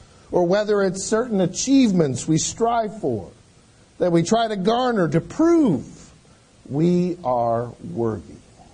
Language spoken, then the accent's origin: English; Texas, United States; I come from Texas and know that to be true.